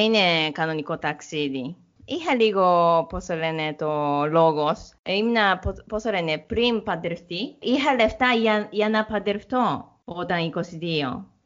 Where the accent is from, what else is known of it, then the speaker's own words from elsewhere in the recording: Yamanashi, Japan; Greek is a second language; now in Greece; εγώ γεννήθηκα στο Γιαμανάση λέγεται. Γιαμανάση είναι κοντά στο Τόκιο, είναι 90 λεπτά από το Τόκιο. Με το τρένο.